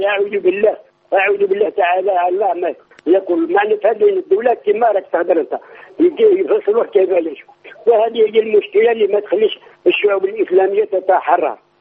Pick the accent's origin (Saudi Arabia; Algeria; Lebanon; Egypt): Algeria; من الجزائر